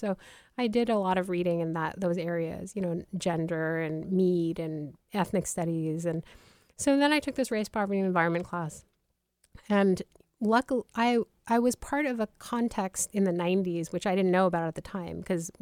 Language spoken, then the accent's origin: English; New York, United States; and I grew up in New York, you know, I didn't know what I didn't have a sense of like nature or the environment.